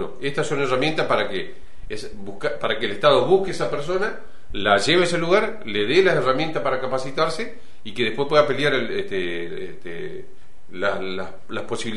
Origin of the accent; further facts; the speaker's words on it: Argentina; porque no podemos permitirnos como argentinos, si queremos un destino mejor, que sigamos con esto